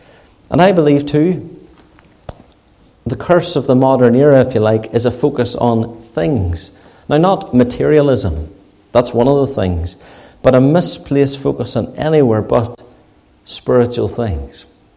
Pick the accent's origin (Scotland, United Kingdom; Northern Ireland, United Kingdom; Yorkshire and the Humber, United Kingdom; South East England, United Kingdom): Northern Ireland, United Kingdom; Lisburn; the church that I grew up in Lisburn